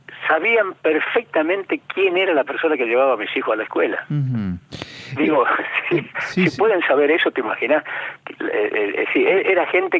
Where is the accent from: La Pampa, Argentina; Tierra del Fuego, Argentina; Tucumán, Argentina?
Tucumán, Argentina; yo me había comprometido en mi pueblo, en Tucumán, construir una escuela nueva